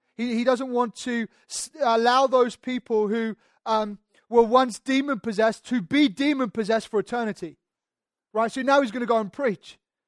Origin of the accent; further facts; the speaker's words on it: United Kingdom; because, you know, we're British, we like kind of queue up, right?